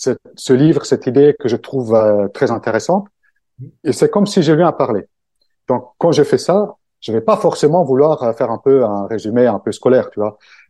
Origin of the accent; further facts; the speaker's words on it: Italy; French is a second language; now in Paris, France; Alors, je suis italien, donc français. Le français, c'est un peu ma deuxième langue. Ça fait quand même 20 ans que j'habite à Paris